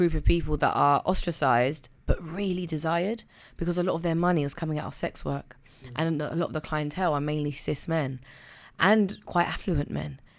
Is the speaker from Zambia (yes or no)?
yes; Zambia; So I used to have … I grew up in Zambia, and my mum would put me on a plane and send me to London, just because my aunties and stuff were here during the holidays.